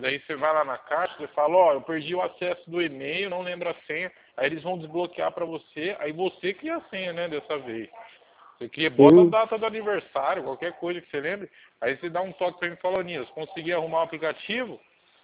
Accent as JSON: {"language": "Portuguese", "region": "São Paulo", "country": "Brazil", "said": "É 011, eu sou de São Paulo."}